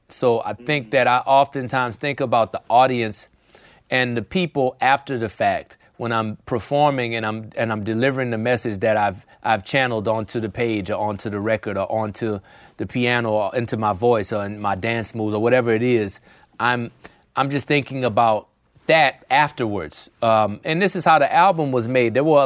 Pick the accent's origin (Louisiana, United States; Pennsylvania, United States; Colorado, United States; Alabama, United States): Louisiana, United States; New Orleans; thinking about growing up in New Orleans with … talking about the St. Augustine High School marching band.